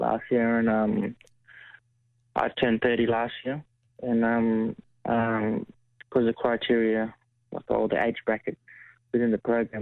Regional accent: Alice Springs, Northern Territory, Australia; growing up in Alice and the Spring thing, I think, you know, you're just happy enough to run around with your cousins

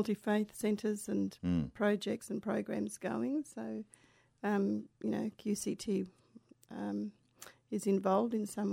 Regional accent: Brisbane, Queensland, Australia; also born or lived in Stradbroke Island / Roma; So I grew up mostly between Brisbane and Bayside, Sandgate, and with my mother and father for a little while, and then down to Stradbroke Island. But also spent time out west, out Roma, and back to Straddy, you know.

